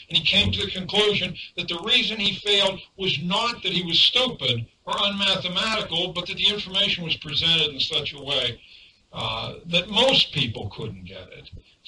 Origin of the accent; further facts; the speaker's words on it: Monongahela, Pennsylvania, United States; I'm from Monongahela. That's bad Western Pennsylvania. We're neighbors.